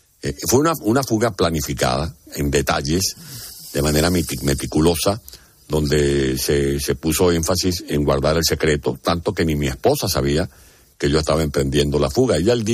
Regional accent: San Juan de los Morros, Guárico, Venezuela; born there; San Juan de los Morros, un pueblo donde nací, en Venezuela

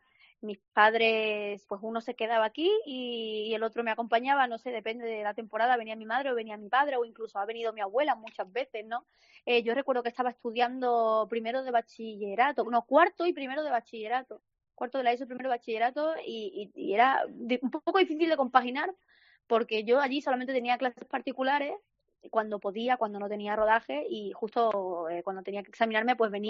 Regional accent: Estepona, Andalusia, Spain; la verdad es que tengo mucha suerte de ser de donde soy, estoy orgullosísima siempre que tengo la oportunidad de decir que vengo de Estepona, de Málaga

